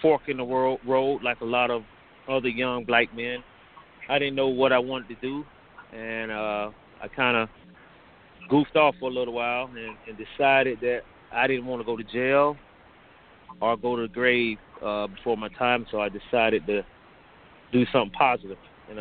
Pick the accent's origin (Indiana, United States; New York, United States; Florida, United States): Florida, United States; Riviera Beach; Personally, I grew up in Federal Gardens on 13th Street, born and raised here in Riviera Beach.